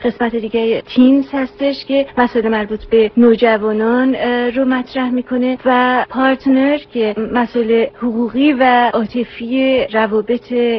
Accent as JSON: {"language": "Persian", "country": "Iran", "said": "آخر ماجرا ما همه ایرانی هستیم"}